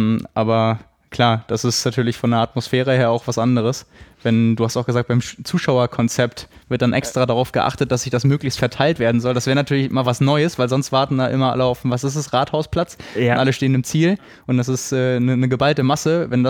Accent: Schleswig-Holstein, Germany; Bei uns in Schleswig-Holstein

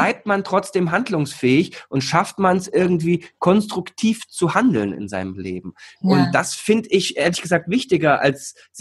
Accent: East Germany, Germany; meine Anfangsjahre, ich komme aus der DDR, da war es auch teilweise ein bisschen düster und grau um mich rum

